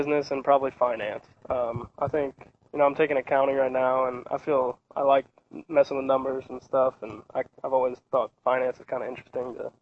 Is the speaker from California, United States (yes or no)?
no; Lynn, Missouri, United States; I'm from Lynn, Missouri, which is close to Jefferson City. It's a real small town.